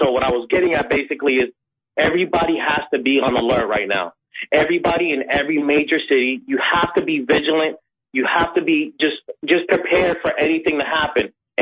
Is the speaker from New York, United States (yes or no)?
no; Florida, United States; also born or lived in Dominican Republic; I came from Dominican Republic, and I was raised in South Florida, which is like a big diverse group of just all kind of nationalities.